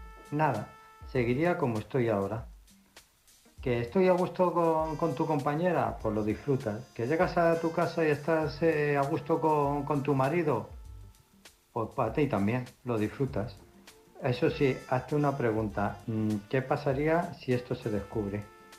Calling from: Illescas, Castilla-La Mancha, Spain; de Illescas.

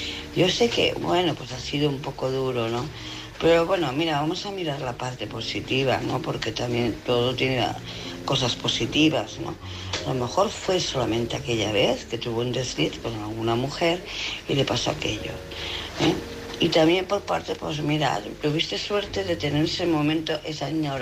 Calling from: Barcelona, Catalonia, Spain; de Barcelona.

